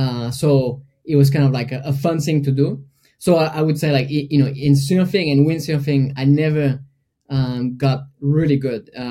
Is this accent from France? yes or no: yes; Brittany, France; So basically, I grew up in Brittany, which is on the coast, on the Atlantic coast in France.